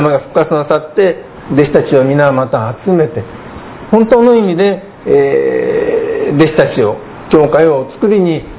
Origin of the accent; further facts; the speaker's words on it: Yamanashi, Japan; born there; 私は山梨県で生まれたのは山梨県でありますけれども、山梨県はブドウの産地ですよね。